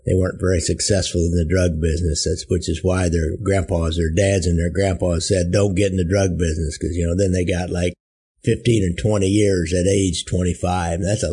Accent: England, United Kingdom; I'm English and Presbyterian, raised a Presbyterian

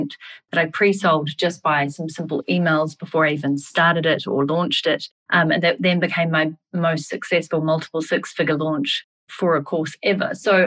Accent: New Zealand; I am a New Zealander, in case people didn't pick up the accent.

